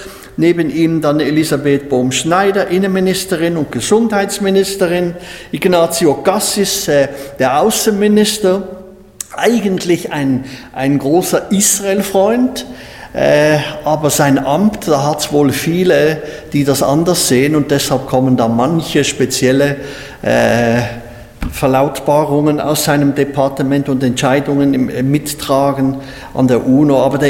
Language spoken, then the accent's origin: German; Switzerland; Ja, wir sind ja Schweizer, oder? Und wir möchten wirklich auch dankbar sein, dass wir hier in diesem Land wohnen dürfen.